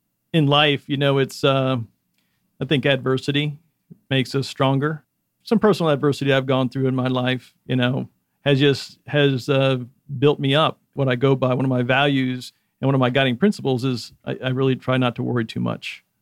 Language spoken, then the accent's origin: English; Georgia, United States; also born or lived in Chicago; Sure. Actually, I was born in Chicago, but actually I claim Georgia as my home where I was raised. I've been here since I was a young lad of 6 years old. Went to Dunwoody High School, University of Georgia.